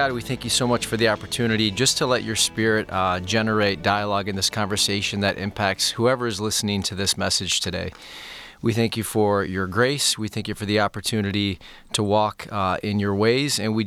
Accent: Farmington, Michigan, United States; I grew up in Farmington, Michigan, the second child of four kids. We grew up in a blue-collar home.

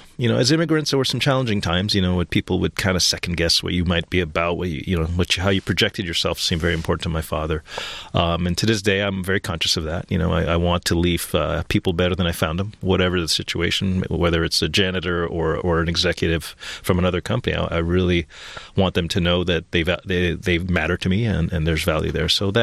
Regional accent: Montreal, Quebec, Canada; also born or lived in New York City; I grew up in Montreal, which at the time it seemed like a faraway place from Detroit, but today it's just a skip, hop, and a jump. Pretty much was born in New York City.

